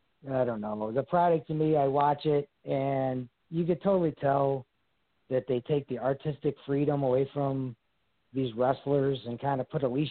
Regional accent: Calumet City, Illinois, United States; I grew up in Calumet City in the 80s and they had a big water tower.

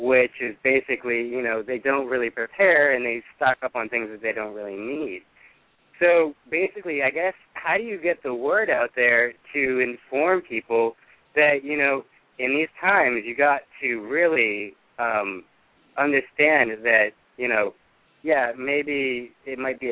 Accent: New Orleans, Louisiana, United States; I'm from New Orleans.

